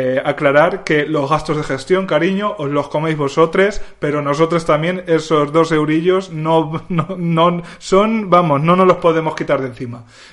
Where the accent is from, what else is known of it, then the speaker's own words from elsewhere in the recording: Castilla-La Mancha, Spain; no le voy a decir yo a mi madre que no me cebe como gorrino manchego que soy